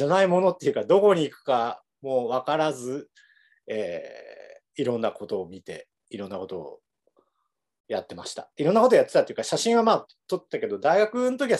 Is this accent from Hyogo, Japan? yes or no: yes; Akashi, Hyogo, Japan; also born or lived in Kobe / Takarazuka; 1年ぐらい、神戸で生まれて、明石、明石市、宝塚市、うん、だからまあ京阪神で、うん、18までですね、高校3年までいて